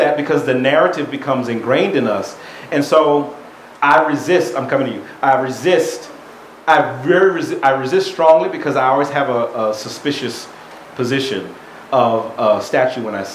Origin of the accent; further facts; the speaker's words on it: Washington, District of Columbia, United States; Now, I grew up in Washington, D.C. So I grew up in an African-American community in Washington, D.C., who naturally is deeply suspicious in the shadow of liberty.